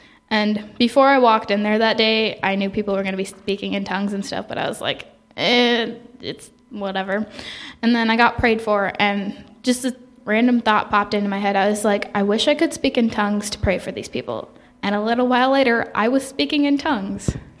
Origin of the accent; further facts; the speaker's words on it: Arnold, Missouri, United States; also born or lived in Denver, Colorado / Madison, Minnesota; I was born in Denver, Colorado. Lived there for like 2 to 3 years. We moved to Barnhart, Missouri. Lived there for like 3-4 years. And then we moved to Arnold, Missouri, which was there. We were there 5 years. We moved to Madison, Minnesota.